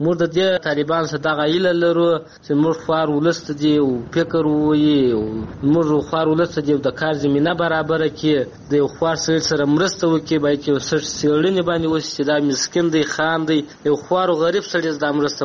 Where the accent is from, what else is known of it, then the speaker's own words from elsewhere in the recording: Helmand, Afghanistan; موږ د هلمند یو.